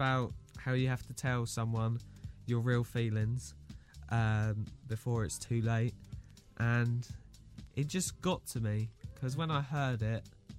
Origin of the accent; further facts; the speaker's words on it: Newmarket, East of England, United Kingdom; I'm from Newmarket. I'm studying here.